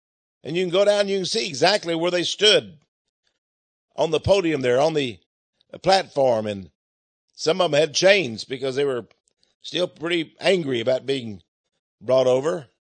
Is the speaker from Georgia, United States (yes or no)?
no; Beaumont, Texas, United States; I come from the South in Beaumont, Port Arthur, Texas. That's right, this side of Louisiana in Texas, on the Neches River.